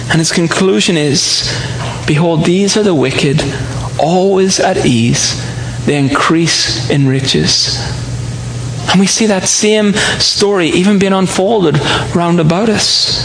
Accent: Ireland; but I grew up in Ireland, and I don't know why it was a thing

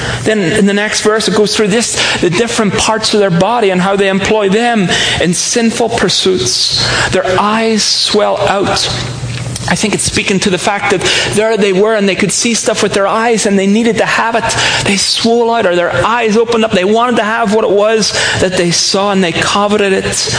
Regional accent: Ireland; but I grew up in Ireland, and I don't know why it was a thing

